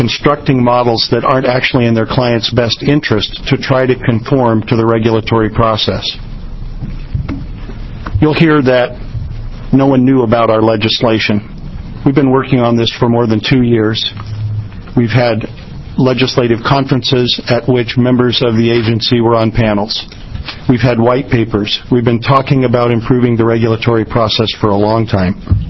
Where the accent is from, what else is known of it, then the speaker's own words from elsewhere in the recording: Ashland, Oregon, United States; I'm a broker from Ashland, Oregon.